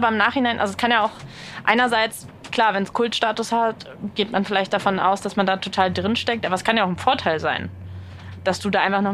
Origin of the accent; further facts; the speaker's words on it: Berlin, Germany; Ich bin ja eine Berlinerin und ich bin mit Radio Fritz aufgewachsen und aufgewacht.